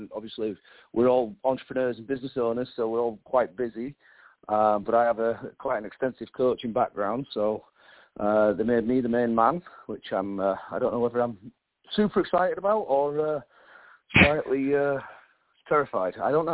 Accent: Wakefield, Yorkshire and the Humber, United Kingdom; now in United States; Yeah, I'm from Wakefield, West Yorkshire. So not really known for soccer.

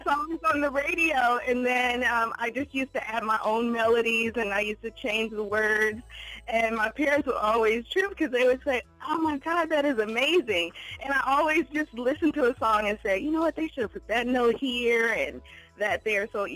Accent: Chicago, Illinois, United States; I am from Chicago, Illinois.

